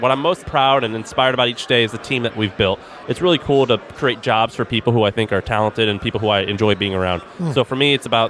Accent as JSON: {"language": "English", "region": "Missouri", "country": "United States", "said": "Well, I'm from Missouri. My mom and dad are entrepreneurs."}